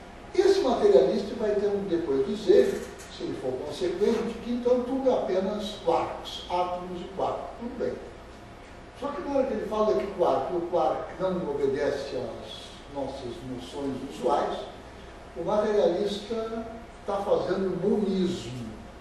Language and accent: Portuguese; Porto Alegre, Rio Grande do Sul, Brazil; born there; E como eu nasci em Porto Alegre, como todos nós, a maioria de nós, a gente aprendeu o dualismo, no sangue que a gente carrega o dualismo.